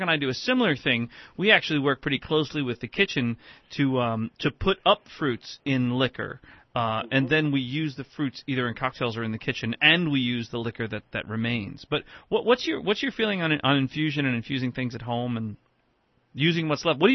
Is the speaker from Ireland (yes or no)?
yes; Ireland; And I'm Irish, so I have a hollow leg.